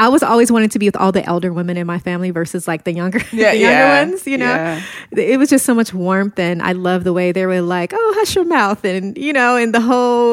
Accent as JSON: {"language": "English", "region": "California", "country": "United States", "tie": "born or raised there", "said": "growing up in South Central"}